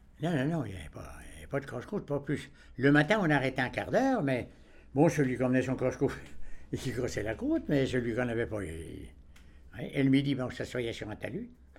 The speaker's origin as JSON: {"language": "French", "region": "Grand Est", "country": "France", "tie": "born or raised there", "said": "Bon, mais j'étais originaire de l'Aube."}